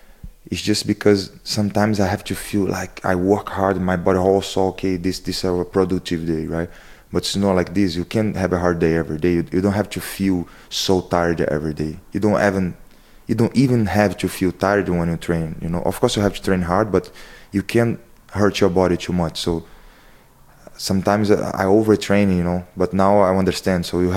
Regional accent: Tinguá, Rio de Janeiro, Brazil; English is a second language; I'm come from Rio de Janeiro, and it's a very deep and high city called Tinguá. I grew up until my 17s before I moved to the coast, right? That is a forest reserve, and there's just no good internet, you know, like very far place.

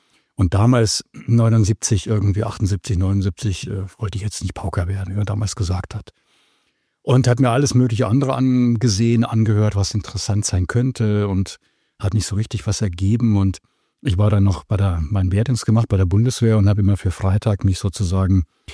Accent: Munich, Bavaria, Germany; Ich bin ja in München geboren und aufgewachsen und habe dort begann zu studieren in der LMU.

